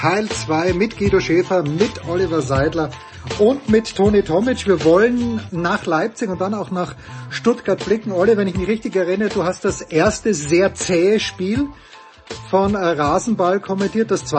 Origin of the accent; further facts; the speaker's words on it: Austria; Das ist natürlich der deutsche Anspruch, den ich als Österreicher nicht kenne.